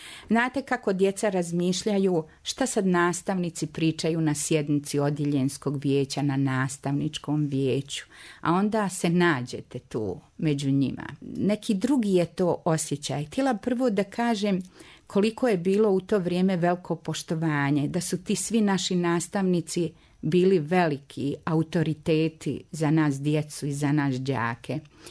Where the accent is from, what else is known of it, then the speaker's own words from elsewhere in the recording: Banja Luka, Republika Srpska, Bosnia & Herzegovina; Da, ja sam rođena na Pilani, ali sam vrlo brzo u najranijoj mladosti presela u naselje Česma. Tu sam provela svo svoje djetinjstvo, svoju mladost